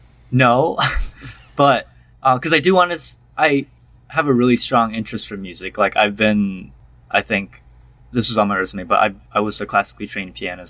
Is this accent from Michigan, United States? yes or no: yes; Rochester, Michigan, United States; also born or lived in California; I'm from Rochester, Michigan. Before that, I lived in California for a while, so I've kind of experienced a lot of different places.